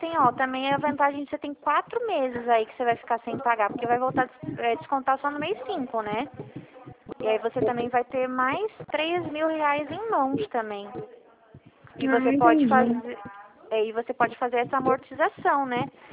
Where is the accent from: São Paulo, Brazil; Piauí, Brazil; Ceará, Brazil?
São Paulo, Brazil; Dracena; eu sou de Dracena.